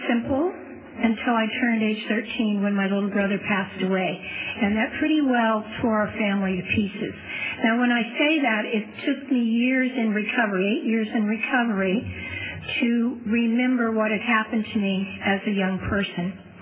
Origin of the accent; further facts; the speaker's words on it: Clovis, California, United States; also born or lived in Fresno / Alaska; I was born in Fresno, raised in Clovis, so I'm a Valley girl. I'm very proud of that. Well, I was till I moved to Alaska. Then I was far more proud of coming from Alaska.